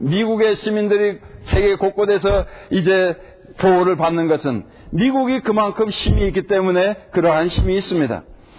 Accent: South Korea; now in United States; 여기에서 태어났고 여기서 자랐고 여기서 학교 다녔고 아마 그래서 그렇게 생각되는지 모르겠습니다. 그러나 이제 그 한국에서 나하고 자라고 한 사람들은 어디에 가더라도 그저 한국 사람으로 남습니다.

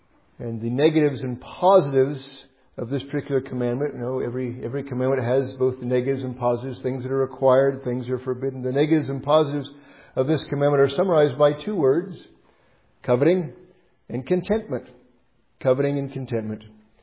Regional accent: Iowa, United States; And since I'm from Iowa, I like this.

